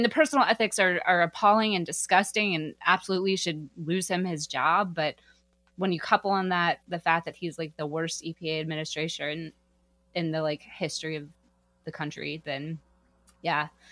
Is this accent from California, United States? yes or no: no; Wilkesboro, North Carolina, United States; We did that in Wilkesboro too. Wilkesboro, North Carolina.